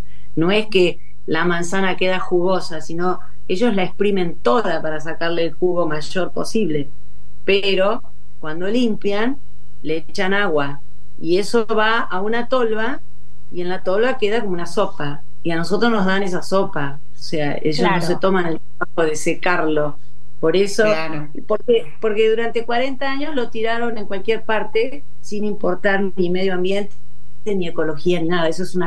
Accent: Tres Arroyos, Buenos Aires Province, Argentina; nosotros somos oriundos del sur de la provincia de Buenos Aires, somos de Tres Arroyos

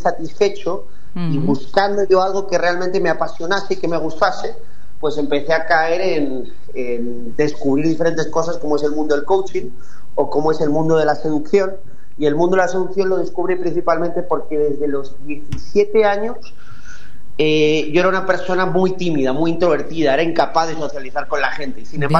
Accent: Spain; born there; Yo nací en España, en el año 1988.

